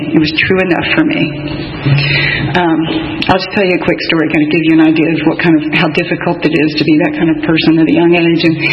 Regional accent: Memphis, Tennessee, United States; I was born in Memphis, Tennessee, about a mile from … And it was really an idyllic early childhood.

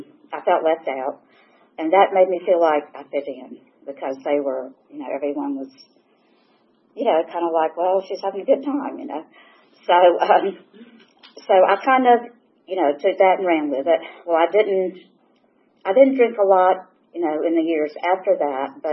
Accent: Tishon, Georgia, United States; Okay, so I grew up in Tishon, Georgia. I'm a Georgia girl. And I was the youngest of a family of five children.

